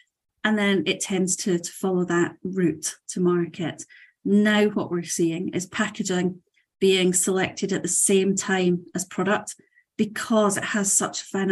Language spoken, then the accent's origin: English; United Kingdom; The UK, again, as an example, our my home country